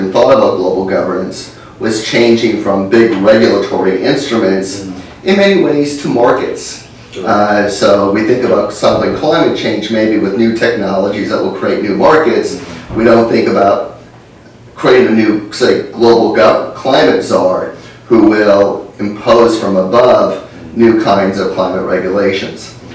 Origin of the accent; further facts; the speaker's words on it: United States; I'm speaking as an American scholar of international relations